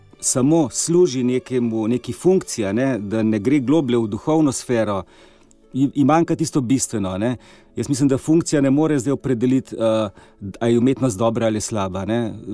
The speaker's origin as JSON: {"language": "Slovenian", "town": "Kranj", "region": "Upper Carniola", "country": "Slovenia", "tie": "born or raised there", "said": "Imamo pa v Kranju, v mojem rojstnem kraju, rekel, manjšo katedralo"}